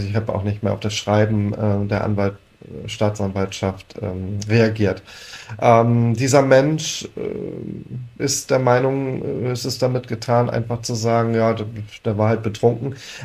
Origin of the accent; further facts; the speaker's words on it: Husum, Schleswig-Holstein, Germany; Aber Husum ist ja meine Heimatstadt. Dort bin ich aufgewachsen als junges Mädchen.